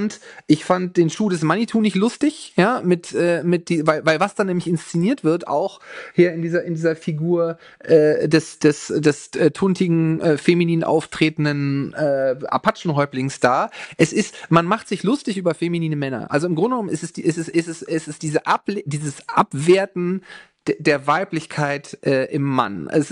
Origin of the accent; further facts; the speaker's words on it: Hamburg, Germany; Ich komme aus Hamburg